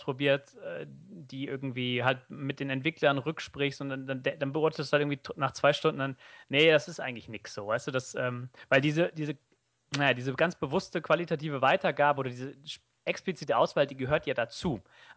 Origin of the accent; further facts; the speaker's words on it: Northern Germany, Germany; weil ich bin im Norden von Deutschland aufgewachsen